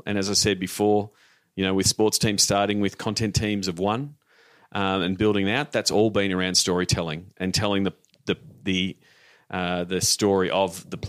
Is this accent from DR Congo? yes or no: no; Melbourne, Victoria, Australia; whether that is in Melbourne, which is my hometown and where I'm based